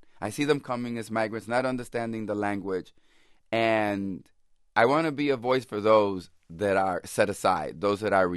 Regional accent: Chicago, Illinois, United States; I was born in 1953. Now, I was born in Chicago, as I relate in the book. But it was a segregated city.

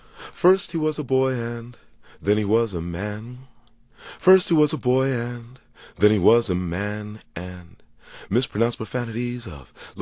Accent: New York City, New York, United States; I mean, I was born in Harlem, but grew up in New York City foster care because my mother was paranoid, schizophrenic, institutionalized all of my life.

